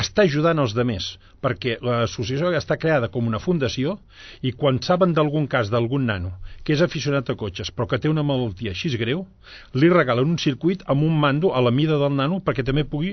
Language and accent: Catalan; Barcelona, Catalonia, Spain; soc de Barcelona, vinc ara a Llinars del Vallès